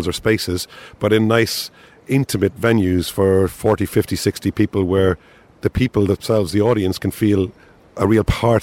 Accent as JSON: {"language": "English", "town": "Waterford", "region": "Munster", "country": "Ireland", "said": "I am from Waterford, yes."}